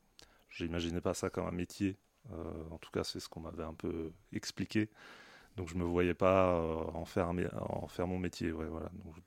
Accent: Grand Est, France; je viens d'Alsace

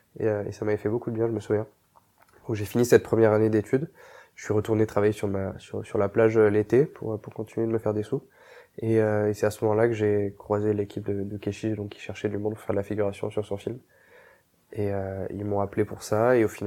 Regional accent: Montpellier, Occitanie, France; Je suis né à Montpellier, j'ai grandi là-bas

